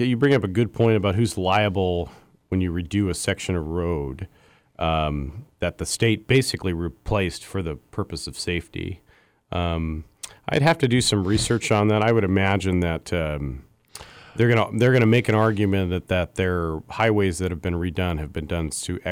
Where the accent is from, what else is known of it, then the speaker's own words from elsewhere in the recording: Washington, United States; now in Fairbanks, United States; I grew up in the Seattle suburbs, and we don't have dangerous roads here in Fairbanks.